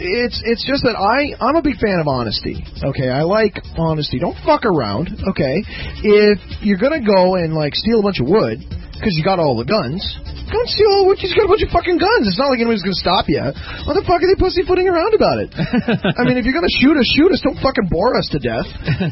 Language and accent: English; Canada; I'm a Canadian here, okay?